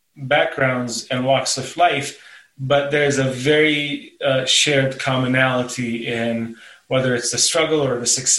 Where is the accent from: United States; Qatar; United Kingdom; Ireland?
Qatar; So all my siblings and I, and I'm the youngest of 5, were all born and raised in Qatar.